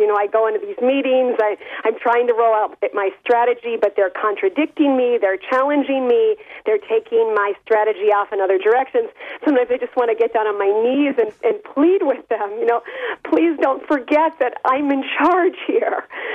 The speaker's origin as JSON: {"language": "English", "region": "Minnesota", "country": "United States", "moved": "yes", "lives_now": "France", "said": "so I'm from Minnesota, and I've lived in France now 15 years, but I'm still, I'd say, deeply American in my roots."}